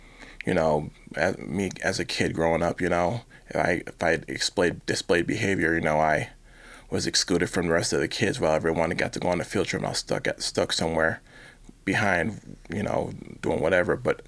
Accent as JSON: {"language": "English", "town": "Kalamazoo", "region": "Michigan", "country": "United States", "tie": "born or raised there", "said": "Well, growing up in Kalamazoo, back in those days, mental health was in the dark ages"}